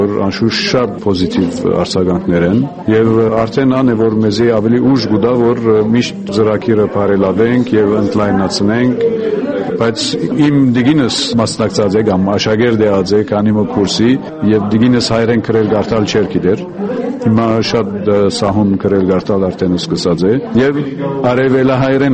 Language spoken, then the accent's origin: Armenian; Damascus, Damascus Governorate, Syria; Ես արդեն Սիրիայից եմ, Դամասկոս գտնագիմ։